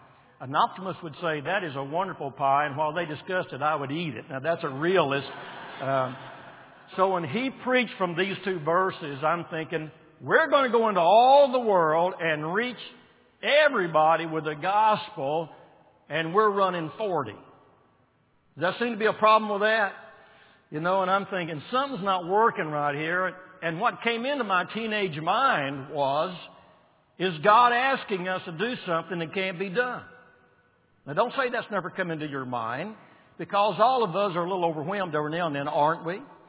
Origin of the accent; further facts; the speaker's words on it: Waco, Texas, United States; born there; Well, I was saved in Arlington, Texas when I was 14 years of age. I was born in Waco during World War II.